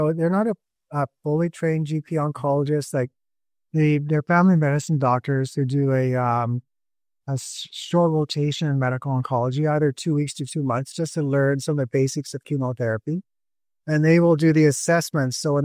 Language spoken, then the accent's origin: English; Brockville, Ontario, Canada; also born or lived in Saskatchewan / Ottawa; So I was born in Saskatchewan, which is the next province over from Alberta. And then when I was about six, my family moved to Ottawa for two years. Then we moved from there to Brockville